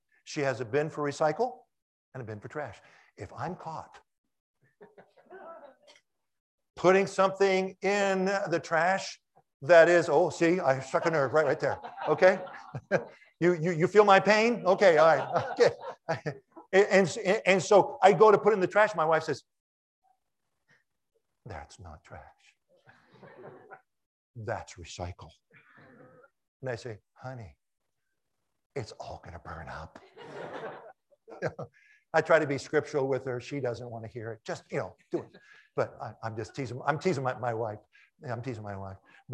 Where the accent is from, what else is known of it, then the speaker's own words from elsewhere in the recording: Washington, District of Columbia, United States; I come from Washington, D.C., where we keep records, you know.